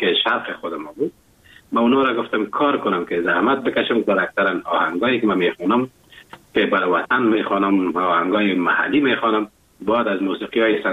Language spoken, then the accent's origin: Persian; Afghanistan; now in Germany; افغانستان عزیز ما که مهر چقدر به ارتباط وطنم بگویم هنوزم کم است،